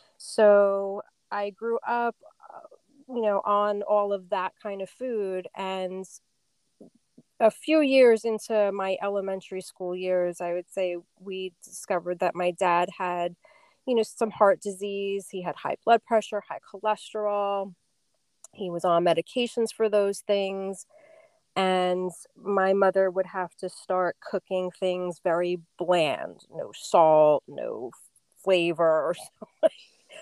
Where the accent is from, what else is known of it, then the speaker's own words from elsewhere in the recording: Barnegat, New Jersey, United States; I grew up down here in Barnegat. My parents, moved from North Jersey and bought the house down here. So I grew up on a lagoon property, beautiful little house.